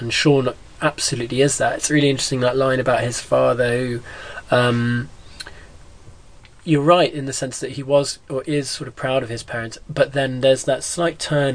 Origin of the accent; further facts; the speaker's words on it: East Midlands, United Kingdom; I come from Lincolnshire, and there's a lot of gun crime not so far away in Nottingham